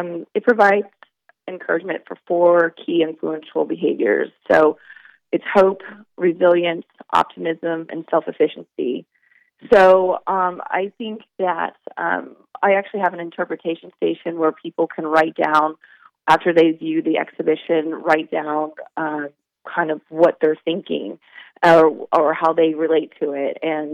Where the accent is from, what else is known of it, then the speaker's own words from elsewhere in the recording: Kansas City, Missouri, United States; So I'm based in Kansas City. So I was born and raised in Kansas City.